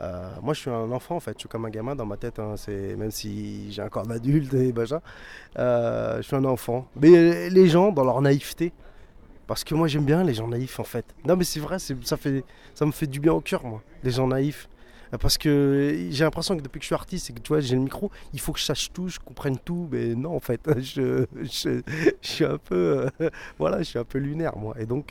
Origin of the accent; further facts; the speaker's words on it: France; je suis français, je suis d'origine marocaine et d'adoption portugaise.